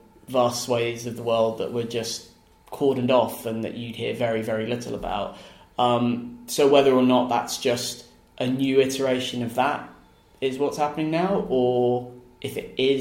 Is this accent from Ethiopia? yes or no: no; Hong Kong; also born or lived in Manhattan, United States; No, so I grew up in Hong Kong. I was actually born in the States.